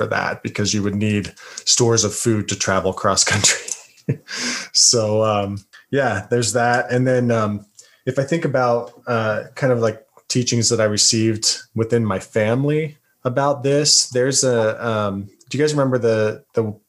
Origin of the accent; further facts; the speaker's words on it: Utah, United States; kind of a young child growing up in the LDS church, you know, kind of growing up in Utah when I was younger